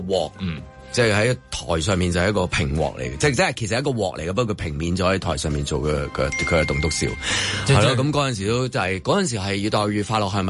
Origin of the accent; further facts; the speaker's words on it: Guangdong, China; 譬如我哋广东人好多嗰啲同镬字有关嘅